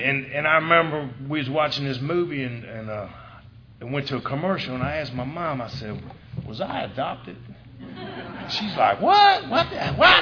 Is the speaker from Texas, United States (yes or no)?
no; Price Hill, Ohio, United States; I grew up over in Price Hill, and woohoo! And it was great back then, and had bars at every corner and a couple in between.